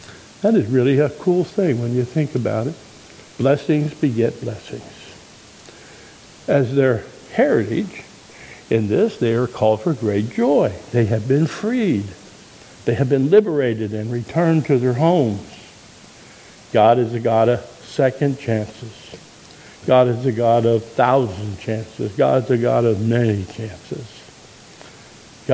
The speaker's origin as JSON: {"language": "English", "region": "Pennsylvania", "country": "United States", "tie": "born or raised there", "said": "Now, I was raised in Pennsylvania, and some of you are farmers"}